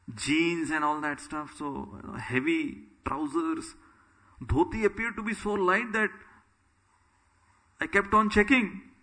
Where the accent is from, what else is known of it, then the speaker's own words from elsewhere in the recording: India; Now I'm coming from India. Never wore a dhoti in my life.